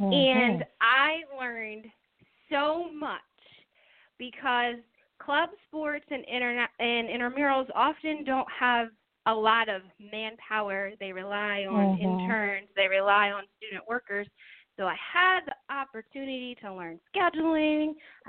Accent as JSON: {"language": "English", "town": "Easton", "region": "Pennsylvania", "country": "United States", "tie": "born or raised there", "said": "I graduated and I moved back home to my hometown of Easton, Pennsylvania."}